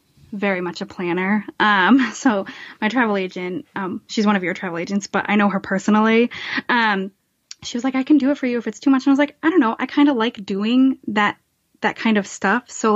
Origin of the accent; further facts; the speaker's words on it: Massachusetts, United States; yeah, we're both from Massachusetts.